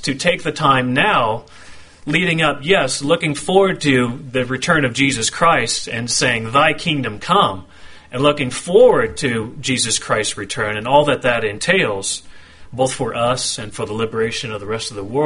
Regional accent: Oregon, United States; So a lot of people say, well, where'd you grow up? I say, oh, Eastern Oregon. They say, oh, Bend. I'm like, no, that's Central Oregon.

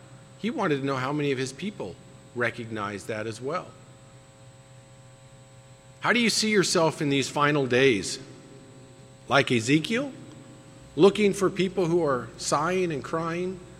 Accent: Seattle, Washington, United States; I was born in Seattle. Spent a lot of my formative years there.

